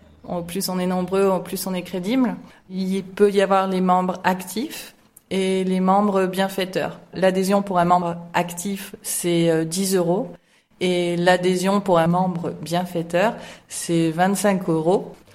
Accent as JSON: {"language": "French", "region": "Provence-Alpes-Côte d'Azur", "country": "France", "tie": "born or raised there", "said": "on est tous originaires de la vallée du Verdon."}